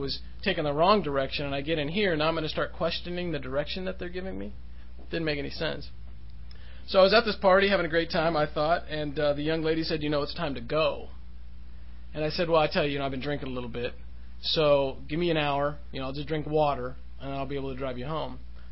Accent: California, United States; When I was in Spain, I was raised in America. I had American history crammed down my throat. I had a very American perspective.

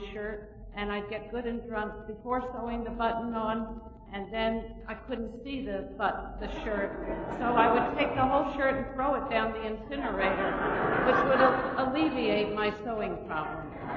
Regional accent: Westchester, New York, United States; I grew up in Westchester

